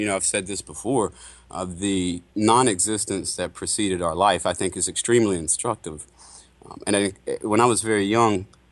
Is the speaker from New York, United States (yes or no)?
no; North Carolina, United States; born there; I was born in North Carolina and not, you know, Bangladesh